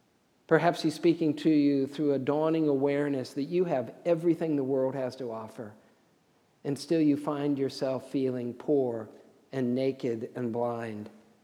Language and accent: English; United States; or by birthright, by my family line, or because I'm an American.